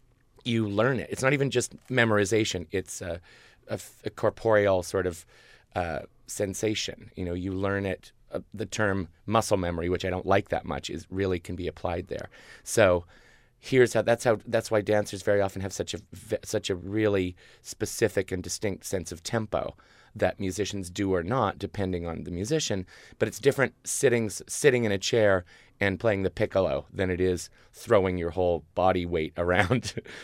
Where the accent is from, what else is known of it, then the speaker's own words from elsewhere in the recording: Seattle, Washington, United States; when I grew up in Seattle and I didn't go to conservatory, I went to a dancing school.